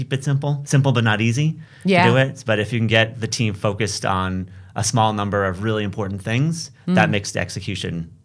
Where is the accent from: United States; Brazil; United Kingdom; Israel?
United States; Well, you know, being an American, you can't go wrong